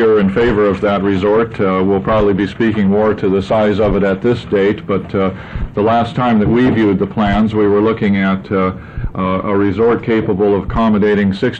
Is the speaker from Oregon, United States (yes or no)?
yes; Hood River, Oregon, United States; I'm from Hood River, Oregon.